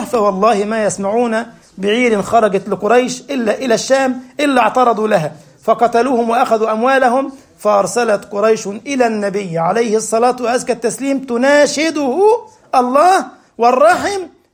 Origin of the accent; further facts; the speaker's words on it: Egypt; انا اذكر مره ودونا متحف عندنا في مصر من المتاحف وتابع المدرسه احنا الصغار